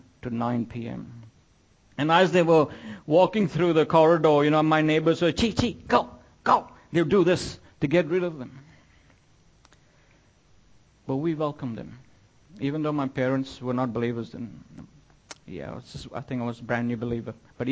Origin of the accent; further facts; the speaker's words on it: India; Nowhere have I seen this work practically than me growing up in India.